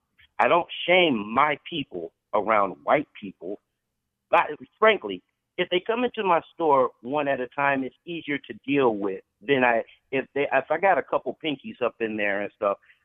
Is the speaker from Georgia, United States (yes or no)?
no; Detroit, Michigan, United States; now in Ann Arbor, United States; Well, I was born and raised in Detroit, but I stay in Ann Arbor.